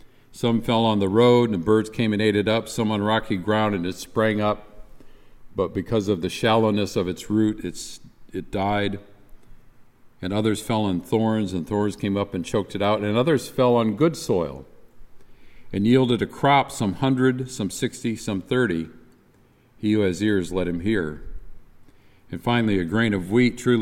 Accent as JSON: {"language": "English", "region": "Michigan", "country": "United States", "tie": "born or raised there", "said": "Now, I grew up in the state of Michigan, which is as close to being Canadian as any American state."}